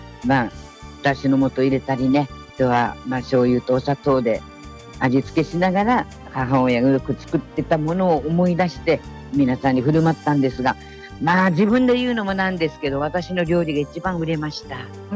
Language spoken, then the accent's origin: Japanese; Kuma, Kumamoto, Japan; born there; 私のふるさとは毎回ラジオの方でお伝えさせていただいておりますが、熊本県の球磨村生まれでございます。もう皆さん、 … 覚えていただきましたでしょうか。